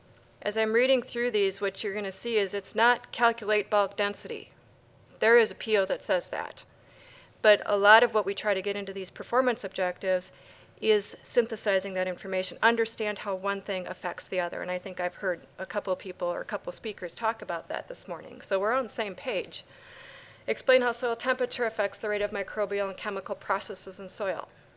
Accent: Wisconsin, United States; I'm from Wisconsin.

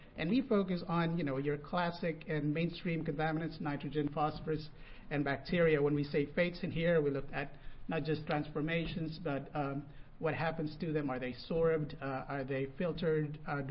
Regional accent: Oklahoma, United States; I'm from Oklahoma, and in Oklahoma we have a lot of these problem soils, acid soils, and of course salt-affected soils

